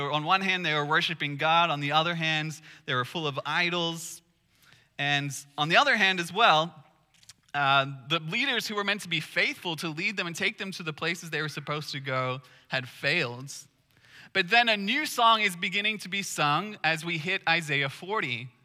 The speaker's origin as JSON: {"language": "English", "town": "Sydney", "region": "New South Wales", "country": "Australia", "tie": "born or raised there", "said": "my hometown where I grew up, Sydney, Australia"}